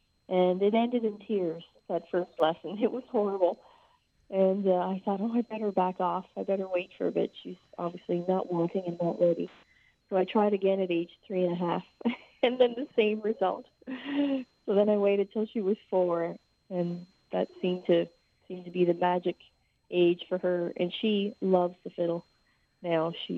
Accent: Nova Scotia, Canada; I'm from Cape Breton.

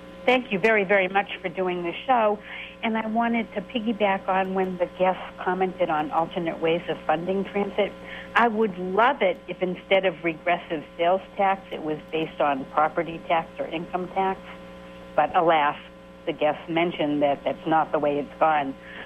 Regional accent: Boston, Massachusetts, United States; and I'm from Boston, and that had a pretty antiquated MTA, which wasn't so accessible

